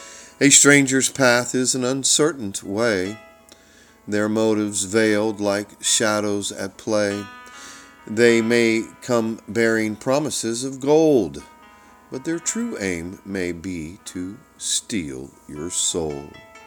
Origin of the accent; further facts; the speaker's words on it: Gainesville, United States; Growing up in Gainesville, I used to let any and all kids from miles around into my home.